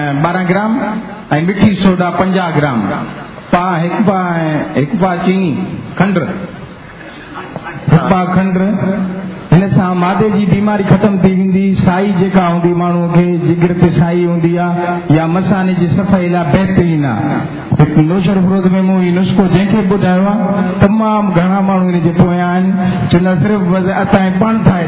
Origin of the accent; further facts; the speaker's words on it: Karachi, Sindh, Pakistan; میرا کراچی سے تعلق ہے.